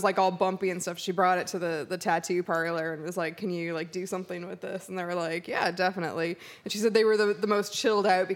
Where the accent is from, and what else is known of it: Seattle, Washington, United States